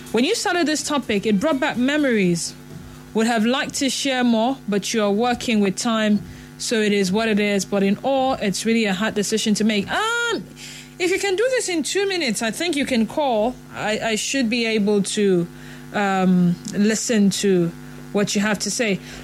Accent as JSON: {"language": "English", "town": "Port Harcourt", "region": "Rivers", "country": "Nigeria", "said": "from Port Harcourt."}